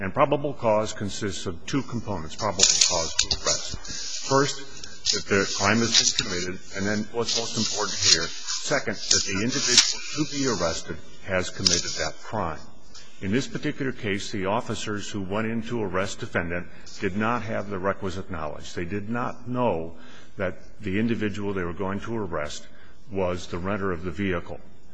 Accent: Phoenix, Arizona, United States; I'm a lawyer from Phoenix, Arizona, representing Mr. Murphy.

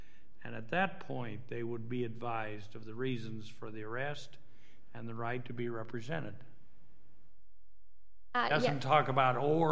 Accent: Idaho, United States; and I'm from Idaho, so that may not be exactly the way you say

